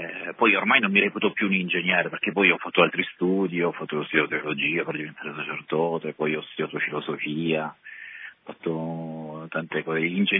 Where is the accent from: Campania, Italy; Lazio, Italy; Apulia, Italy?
Apulia, Italy; Brindisi; io sono di Brindisi, ho quasi 41 anni